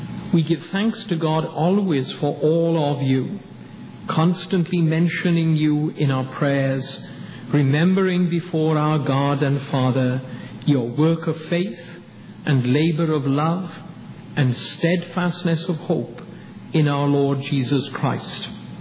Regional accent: Wales, United Kingdom; now in United States; Obviously from my accent you realize I'm not a native southern dweller, nor am I from North Carolina by birth. But my wife Anne and I are from Wales originally, although I am soon to become a citizen of this country.

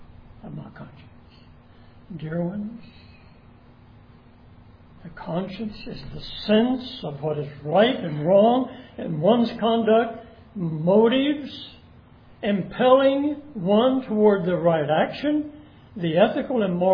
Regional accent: Dallas, Texas, United States; I was raised in Russ in East Dallas, a block down, and go left another half block was a grocery store.

